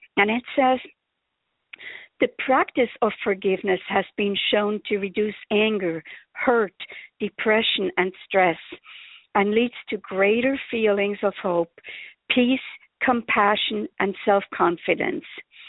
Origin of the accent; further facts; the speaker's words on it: Switzerland; now in United States; I was born and raised in Switzerland and have spent the last almost 36 years here in the USA.